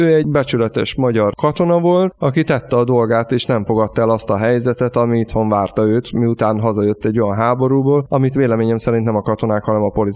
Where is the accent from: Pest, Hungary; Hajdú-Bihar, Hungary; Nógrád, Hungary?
Pest, Hungary; Veresegyház; Egy nagy családban nőttem fel Veresegyházon, és az őseim között vitézek voltak